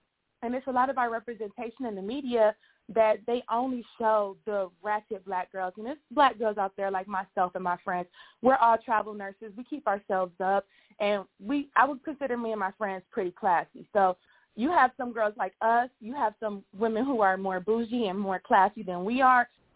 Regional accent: Cleveland, Ohio, United States; And I've been in Miami multiple times, and I'm from Cleveland. We don't like that here.

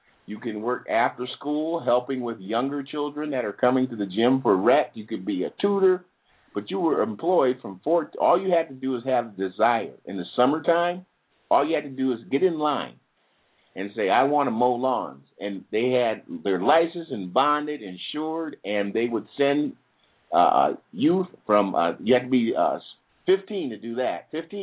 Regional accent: Minneapolis, Minnesota, United States; also born or lived in St. Paul; I grew up here. I'm from Minneapolis, Mr. Edwards. Born in St. Paul, raised in Minneapolis from 71 on.

